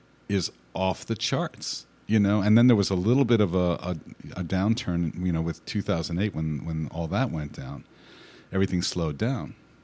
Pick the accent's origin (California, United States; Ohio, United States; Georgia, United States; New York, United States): New York, United States; Queens; I grew up in Queens in New York, so it's at the beginning of Long Island, you know?